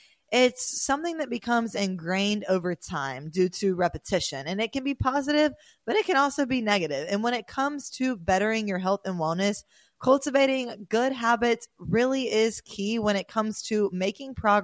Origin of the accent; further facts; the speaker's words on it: the South, United States; I really don't like country, although I'm from the South